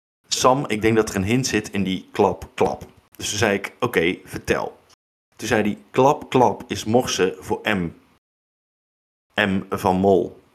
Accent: Netherlands; Dus dat maakt het voor ons als Nederlanders toch wel ietsje lastiger tijdens de uitzending.

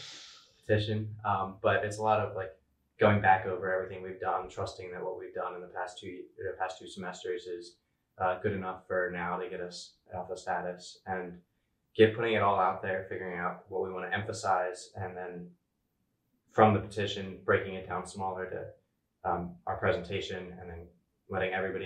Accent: Wilmington, Delaware, United States; I'm a rising senior studying data science, and I'm from Wilmington, Delaware.

